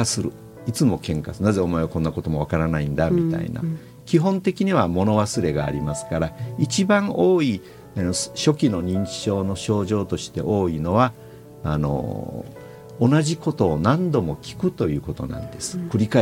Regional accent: Itoman, Okinawa, Japan; 僕が子どもの頃に見た原風景で、市場の様子が出てるんですが、これ高校時代僕が毎日そこを通っていたところなんです

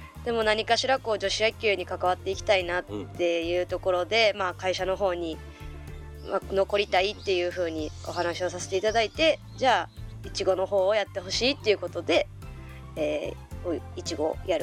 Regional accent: Osaka, Japan; 出身は大阪です。

